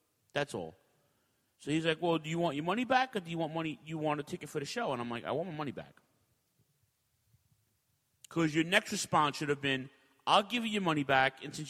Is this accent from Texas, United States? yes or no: no; New York, United States; I grew up in New York, so I know about the New York indie shows and the Jersey shows